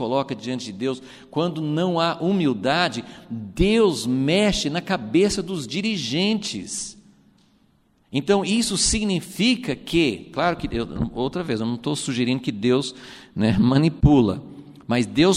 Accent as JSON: {"language": "Portuguese", "country": "United States", "tie": "born or raised there", "moved": "yes", "lives_now": "Brazil", "said": "Guerra Fria, nos Estados Unidos, né, onde eu nasci, onde eu ficava ouvindo essas coisas da Guerra Fria"}